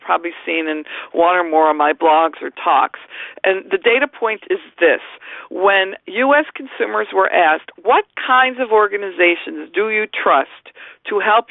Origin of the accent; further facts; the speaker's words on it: Detroit, Michigan, United States; I grew up in Detroit, union family, so you can imagine where my politics and my sympathies are.